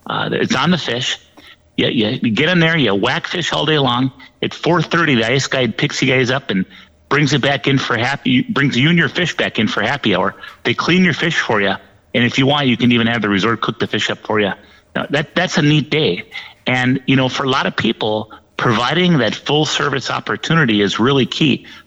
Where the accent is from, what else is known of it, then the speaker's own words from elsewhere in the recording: St. Cloud, Minnesota, United States; And you know, I'm from St. Cloud originally